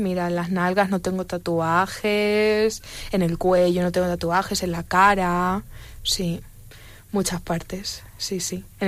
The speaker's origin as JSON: {"language": "Spanish", "town": "Ciudad Real", "region": "Castilla-La Mancha", "country": "Spain", "said": "Yo soy de Ciudad Real, Manchega."}